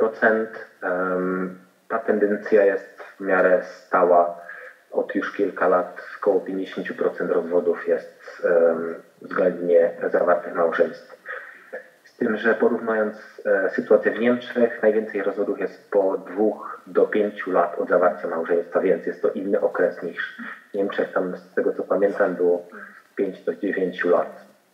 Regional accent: Czechia; Polish is a second language; jestem Czechem

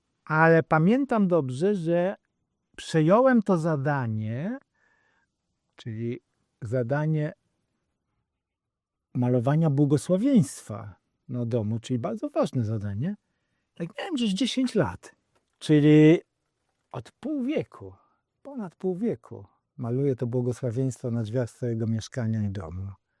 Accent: Kraków, Lesser Poland, Poland; Ja pamiętam jako dziecko w domu katastrofę. W domu w Krakowie.

